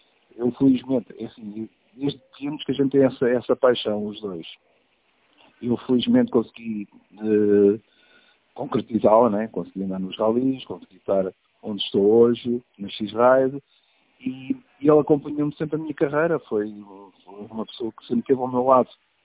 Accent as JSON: {"language": "Portuguese", "town": "Pitanceira de Cima", "country": "Portugal", "tie": "born there", "said": "Exatamente na aldeia da Pitanceira de cima. Desde miúdo que eu via o rally"}